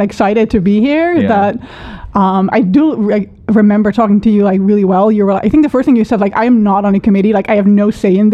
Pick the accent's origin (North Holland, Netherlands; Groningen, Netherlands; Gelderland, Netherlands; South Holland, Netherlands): Groningen, Netherlands; Yeah, so I'm from the Netherlands. So I grew up there, all the way in the north. So Groningen, like the biggest city in the north.